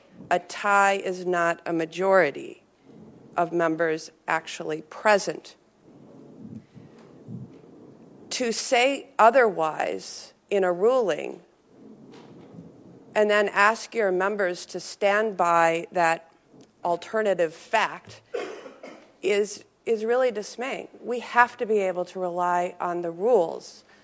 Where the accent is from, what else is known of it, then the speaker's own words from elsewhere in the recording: Wisconsin, United States; My home state of Wisconsin has a long and very proud tradition of public education.